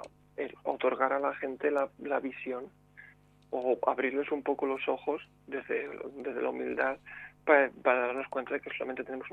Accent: Valencia, Valencian Community, Spain; Exacto, yo soy de aquí, soy de la Terreta

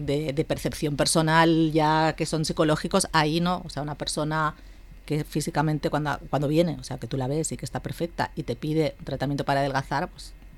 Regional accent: Spain; Y no olvidar que somos españoles.

